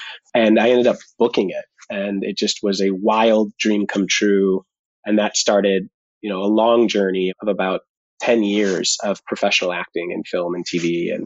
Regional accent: Midwest, United States; So I grew up in the Midwest. I was raised by a mother from southern Italy and a father from Cuba

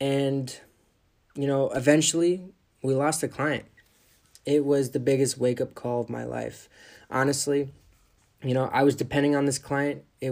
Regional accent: California, United States; I was born in California. I lived here for 11 years.

